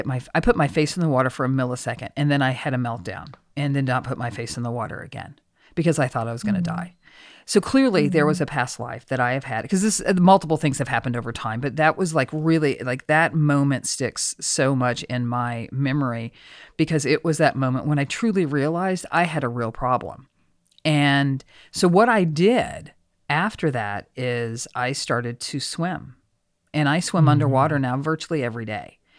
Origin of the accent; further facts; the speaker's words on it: Oklahoma, United States; Remember, I'm a hillbilly from Oklahoma.